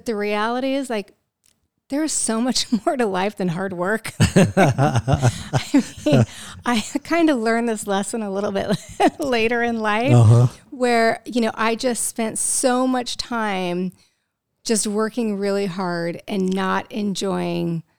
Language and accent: English; Midwest, United States; I was raised in the Midwest and, you know, a pretty austere household.